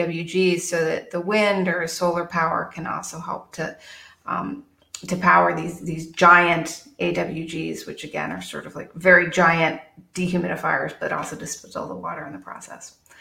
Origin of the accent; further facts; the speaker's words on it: Newton, Massachusetts, United States; I grew up in Newton, Massachusetts, and there was a part of the Mass Turnpike in Newton